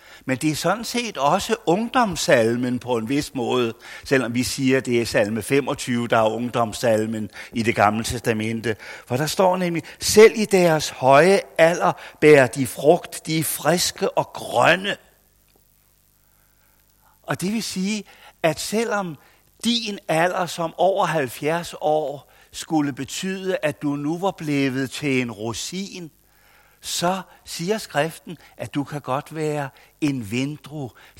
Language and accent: Danish; Copenhagen, Capital Region of Denmark, Denmark; end vi var i København, hvor jeg voksede op.